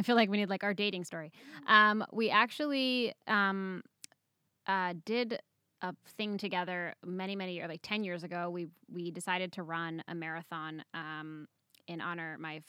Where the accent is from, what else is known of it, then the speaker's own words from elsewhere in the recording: Fair Lawn, New Jersey, United States; now in Israel; We are from Fairlawn, New Jersey, which is a nice little suburban town outside of New York, where the grass is always green and the sun always shines. And we made Aliyah